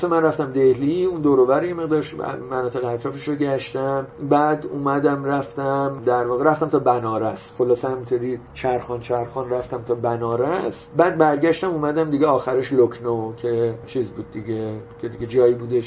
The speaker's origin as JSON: {"language": "Persian", "country": "Iran", "said": "من گفتم نخیر ایرونی هم"}